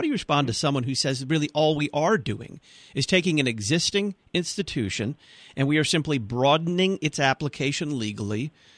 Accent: Illinois, United States; we're going to talk about same-sex marriage in the state of Illinois. That's my home state.

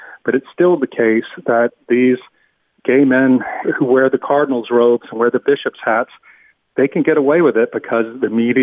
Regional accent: Louisiana, United States; I think here in Louisiana, my home state

